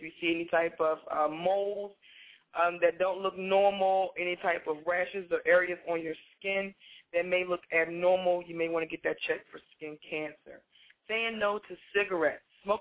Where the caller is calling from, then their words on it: Delaware, United States; From VA tonight. I'm coming from Delaware.